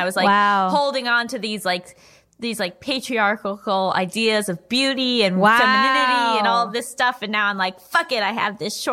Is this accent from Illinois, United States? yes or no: no; Seattle, Washington, United States; For some context, I was born and raised in Seattle.